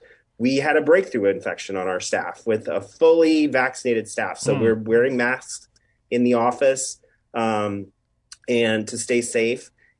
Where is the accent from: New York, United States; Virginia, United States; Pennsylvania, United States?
Virginia, United States; Richmond; You know, I'm from Richmond, Virginia, and I used to be the artistic director of a theater called the Firehouse Theater there.